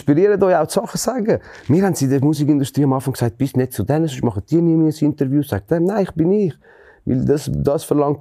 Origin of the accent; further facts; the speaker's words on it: Switzerland; ich bin Schweizer.